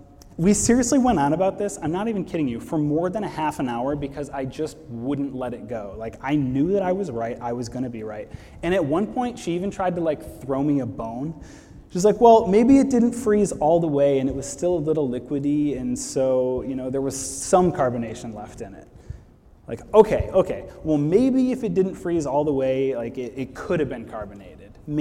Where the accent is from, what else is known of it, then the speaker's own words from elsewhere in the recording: Michigan, United States; I'm from Michigan. That's right. I got some fellow Michiganders here.